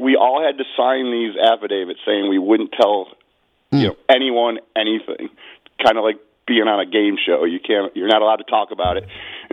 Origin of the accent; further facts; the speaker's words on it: Arcade, United States; I'm from Arcade.